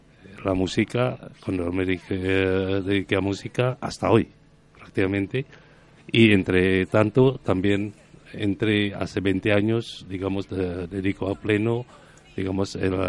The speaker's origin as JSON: {"language": "Spanish", "country": "Indonesia", "also_born_or_lived": "Germany", "second_language": "Spanish", "moved": "as an adult", "said": "salí de Indonesia aquel años duros, en 64, antes del golpe de Estado. Uh-huh. Entonces fui a Alemania porque es el único país donde ser indonesio no requiere visado."}